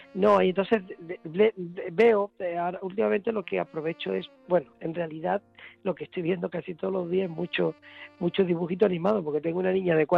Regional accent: Lebrija, Andalusia, Spain; yo estoy deseando llegar aquí a mi pueblo, a Lebrija

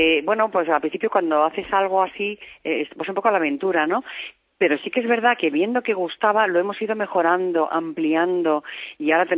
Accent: Madrid, Community of Madrid, Spain; como madrileños estamos todos tan orgullosos de que esto sea nuestro, de que esté en nuestra ciudad, de que esté en nuestra comunidad

